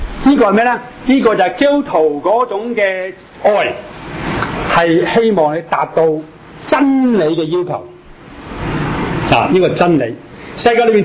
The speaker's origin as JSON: {"language": "Cantonese", "country": "China", "said": "傍晚就系逾节啦，即系我哋中国人嘅新年。"}